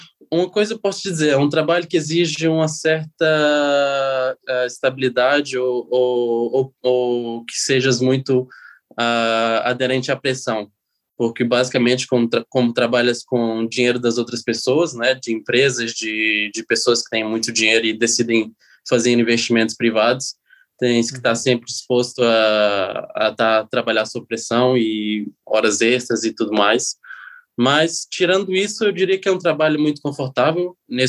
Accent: Portugal; moved away as an adult; also born or lived in Brazil; now in Luxembourg; eu sou brasileiro, eu fui viver para Portugal com 4 anos de idade

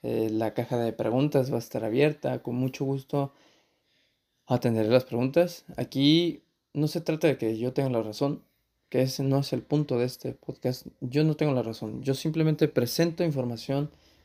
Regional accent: Mexico; recordar que siempre todos nosotros, en todo momento, somos mexicanos. No dejamos de ser mexicanos

